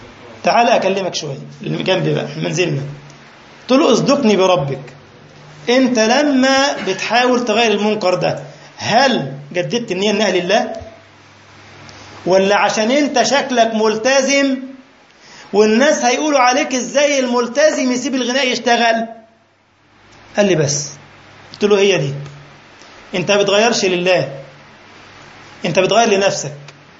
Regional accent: Egypt; انا متعود عندنا في مصر كما تعلمون في مواصله اسمها الميكروباص

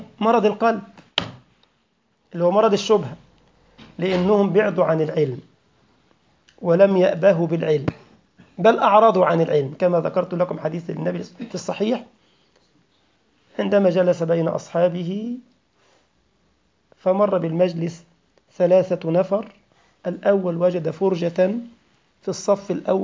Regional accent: Egypt; والله انا اعرف اخ عندنا في مصر والله ما اتعلم وساء

